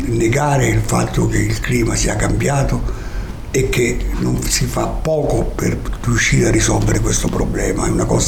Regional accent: Rome, Lazio, Italy; Diciamo che io sono nato a Roma, sono cresciuto a Roma e sono figlio di un sardo e di una toscana.

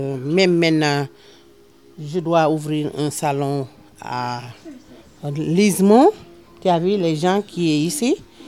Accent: Senegal; now in Australia; Nous, on est ici pour montrer les gens. On vient du Sénégal et on est africain.

